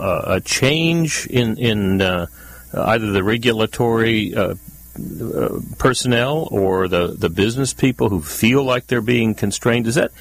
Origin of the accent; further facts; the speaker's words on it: Texas, United States; I grew up in Texas.